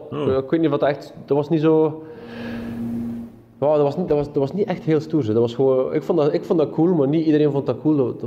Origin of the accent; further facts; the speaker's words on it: Belgium; Maar dat gaat natuurlijk niet als Belg